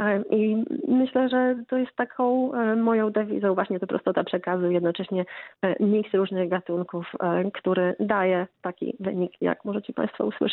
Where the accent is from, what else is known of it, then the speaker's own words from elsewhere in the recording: Lublin, Lublin Voivodeship, Poland; wychowałam się, urodziłam się w Lublinie, prawda? Jestem lublinianką, studiowałam na UMCS-ie i na KUL-u.